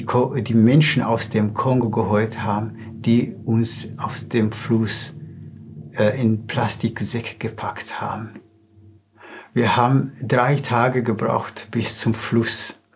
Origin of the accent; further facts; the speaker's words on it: Rwanda; Ich bin in Ruanda geboren und aufgewachsen mit 9 Geschwistern. Mein Papa war Pastor in Ruanda von einer kleinen Gemeinde.